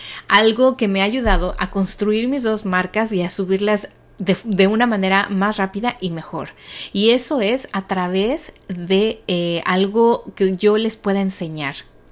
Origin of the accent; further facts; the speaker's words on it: Mexico; saben que soy mal hablada porque soy de México